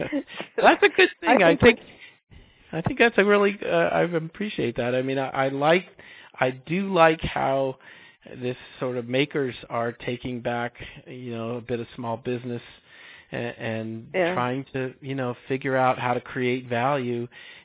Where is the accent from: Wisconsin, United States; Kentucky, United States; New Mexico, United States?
Kentucky, United States; I grew up in Kentucky, not too far from Tennessee, so you live in a beautiful part of the world too.